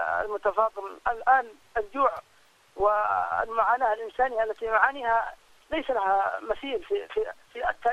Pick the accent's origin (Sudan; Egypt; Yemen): Yemen; نحن يمنيين